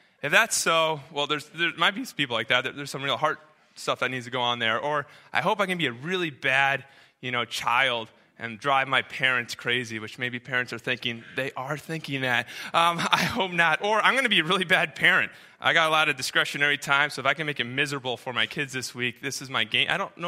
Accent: New Hampshire, United States; also born or lived in Connecticut; Growing up, I grew up in Connecticut. Later on, I grew up in New Hampshire, and I remember growing up in New Hampshire.

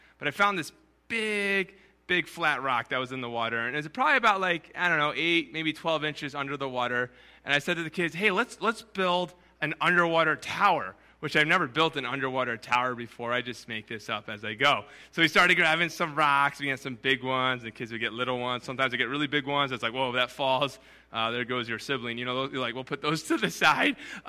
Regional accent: New Hampshire, United States; When I was growing up in New Hampshire, we rented a farmhouse our first year there

